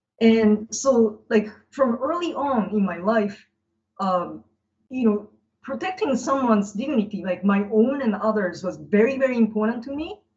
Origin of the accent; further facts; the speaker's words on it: Sasebo, Nagasaki, Japan; I was born in Sasebo, Nagasaki